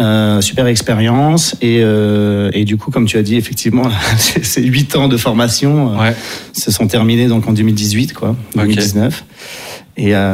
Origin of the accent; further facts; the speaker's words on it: Italy; moved away as an adult; now in Paris, France; Et moi, en plus, j'ai grandi en Italie, j'ai fait mes études en Italie.